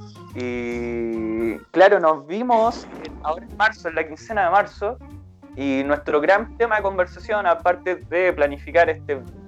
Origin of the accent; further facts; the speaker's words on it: Argentina; yo como argentino también me privé muchas veces del género de la música urbana.